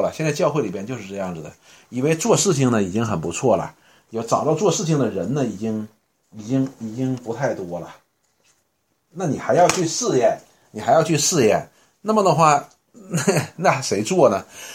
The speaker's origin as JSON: {"language": "Chinese", "country": "China", "said": "我们中国人呢有一句那个俗语啊"}